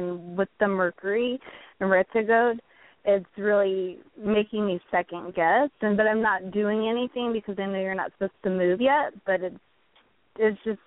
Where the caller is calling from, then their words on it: California, United States; Northern California.